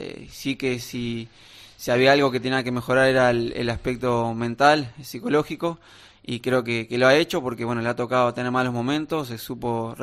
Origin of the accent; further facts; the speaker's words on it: Uruguay; Bueno, ilusionado, creo que como todo uruguayo